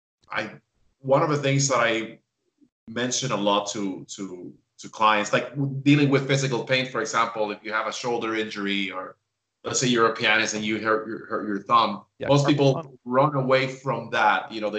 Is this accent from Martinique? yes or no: no; Puerto Rico; I grew up listening to salsa. I'm from the Caribbean. I'm from Puerto Rico.